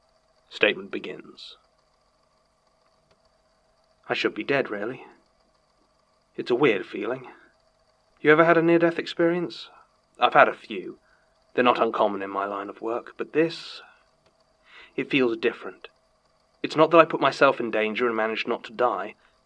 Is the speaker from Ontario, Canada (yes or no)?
no; Halifax, Nova Scotia, Canada; I grew up in Halifax, Nova Scotia, and was swimming almost before I was walking.